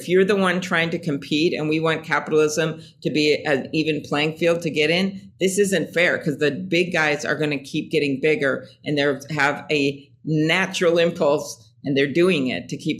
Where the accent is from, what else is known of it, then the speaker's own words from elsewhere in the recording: Midwest, United States; I'm from the Midwest.